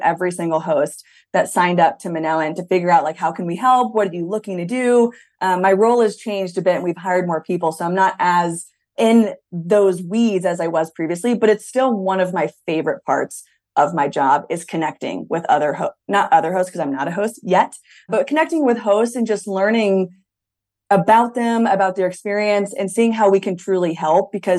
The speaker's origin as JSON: {"language": "English", "region": "Texas", "country": "United States", "tie": "born or raised there", "moved": "yes", "lives_now": "Colorado, United States", "said": "I'm not a big East Coast fan, originally growing up in Texas and now living in Colorado."}